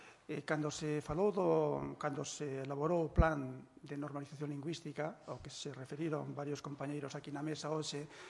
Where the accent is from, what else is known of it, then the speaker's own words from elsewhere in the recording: Galicia, Spain; first language Galician; eu son galego falante